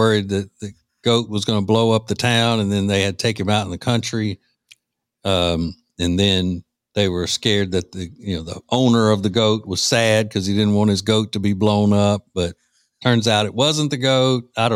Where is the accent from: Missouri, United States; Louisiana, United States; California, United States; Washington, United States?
Louisiana, United States